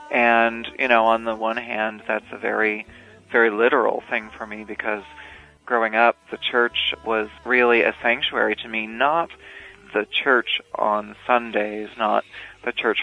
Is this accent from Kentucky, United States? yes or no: no; Illinois, United States; It's an autobiographical tune about my hometown in Illinois. Sort of gives a really good picture of growing up in a small town and how it feels to have come from there